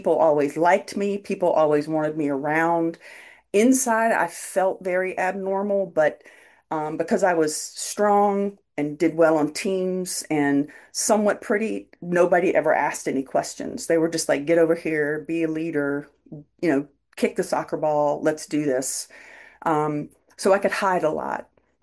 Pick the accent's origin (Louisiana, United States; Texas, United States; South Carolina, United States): South Carolina, United States; And I grew up in South Carolina. And I grew up like one of the only kids who had divorced parents.